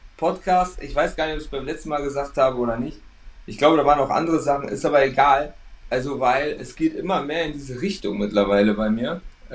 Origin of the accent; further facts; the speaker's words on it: Portugal; Ich bin halt Portugiese und ja, ein Portugiese ist natürlich immer sehr, sehr stolz, so wie der Italiener, wie der Spanier, immer natürlich Portugiese zu sein.